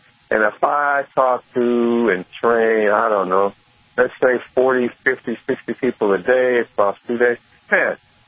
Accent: Michigan, United States; Of course, I got my home state level organizations here in Michigan.

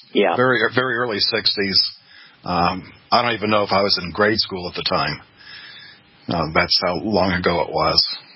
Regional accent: Beaumont, Texas, United States; I remember growing up in Beaumont, Texas, which at the time was the 10th largest city in Texas and one of the top 100 in the nation.

